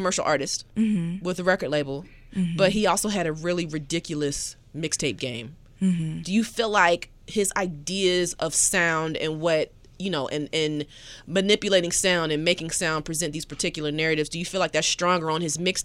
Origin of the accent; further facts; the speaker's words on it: the South, United States; I just feel like as a Southerner